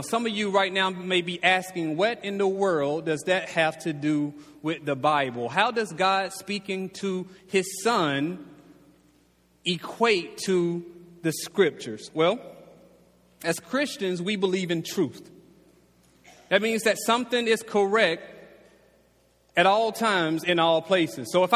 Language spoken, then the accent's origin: English; the South, United States; I grew up in the South.